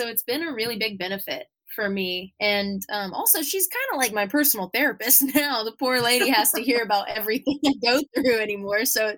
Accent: Piketon, Ohio, United States; now in Chillicothe, United States; hardly anyone knows of Piketon, it's such a small little town.

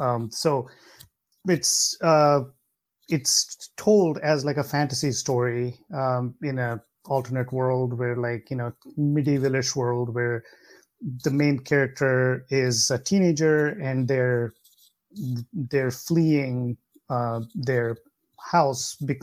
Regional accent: India; I grew up in India

